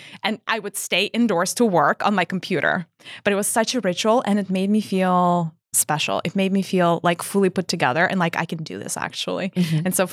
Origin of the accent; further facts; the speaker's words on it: Russia; Now, I grew up in Russia.